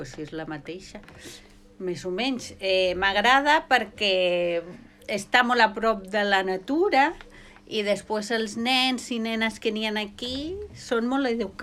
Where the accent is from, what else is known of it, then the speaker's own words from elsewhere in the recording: Sant Feliu de Llobregat, Catalonia, Spain; jo soc de Sant Feliu de Llobregat, i vaig anar a Molins de Rei, que és un poble del costat, a l'Institut de Formació Professional.